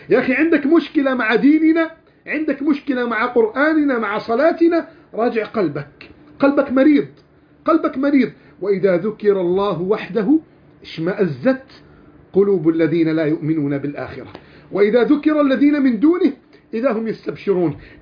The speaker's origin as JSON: {"language": "Arabic", "country": "Egypt", "said": "نحن الآن في بلدنا مصر"}